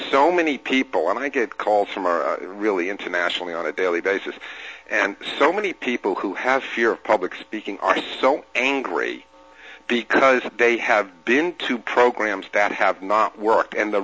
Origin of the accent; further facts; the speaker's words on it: New England, United States; now in New York, United States; I'm a New Yorker. It's the greatest city in the world, but I grew up in New England.